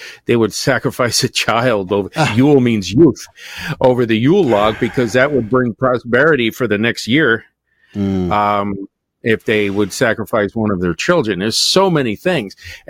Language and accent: English; New York, United States; I'm from New York. I say it like a little different.